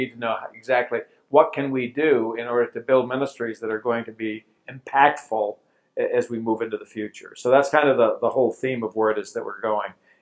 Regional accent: Maine, United States; And I grew up in Maine, so which doesn't perhaps mean much to you, but if you know the map of the U.S., Maine is up in the top right-hand corner.

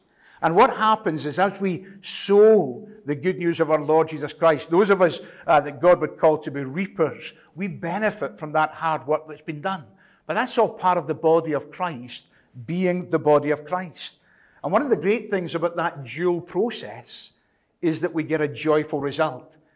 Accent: Scotland, United Kingdom; I'm from Scotland. I live in Scotland, but I move out into the UK and Ireland.

